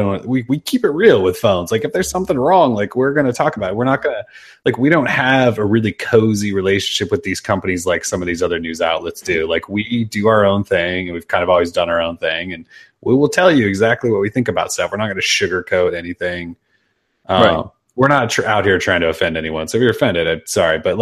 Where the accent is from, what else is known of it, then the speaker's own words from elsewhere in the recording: Montana, United States; I mean, I've been around plenty of moose in my life. I grew up in Montana, and you just keep your distance from a moose.